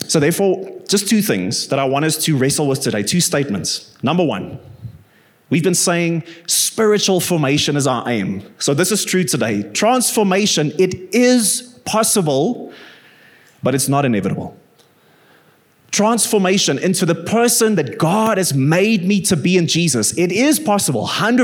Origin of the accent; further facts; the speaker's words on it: Bloemfontein, Free State, South Africa; I grew up in Bloem, so you need the ocean for your soul to rest.